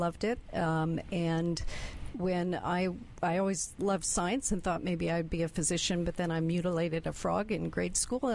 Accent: Cleveland, Ohio, United States; I'm from Cleveland, Ohio.

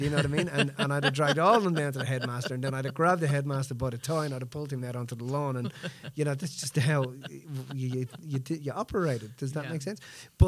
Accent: Dublin, Leinster, Ireland; You know, we come from Dublin, rough end of town.

